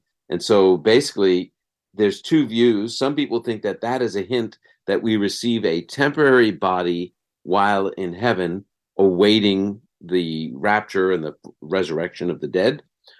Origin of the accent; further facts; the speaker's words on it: United States; born there; Well, I was born in America.